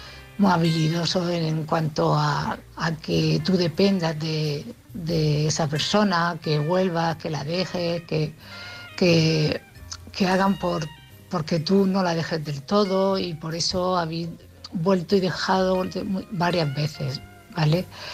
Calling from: Cartagena, Region of Murcia, Spain; de Cartagena.

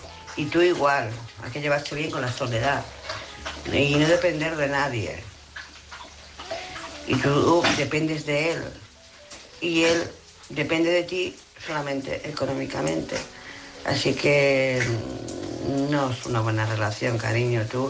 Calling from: Barcelona, Catalonia, Spain; de Barcelona.

